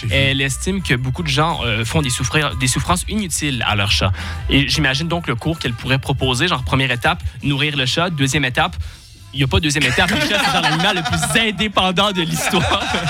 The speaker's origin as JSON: {"language": "French", "country": "Canada", "tie": "born or raised there", "said": "Alors que moi, j'ai grandi au Canada, j'ai une peur ancrée du froid."}